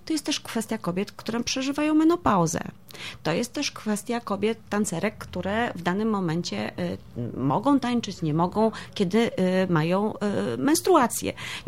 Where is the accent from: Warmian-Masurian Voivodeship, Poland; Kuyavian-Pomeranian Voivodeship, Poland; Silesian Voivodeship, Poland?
Warmian-Masurian Voivodeship, Poland; Jeziorany; Prowadzę również zajęcia w lokalnej społeczności na Warmii, mojej ukochanej, skąd pochodzę, w Jezioranach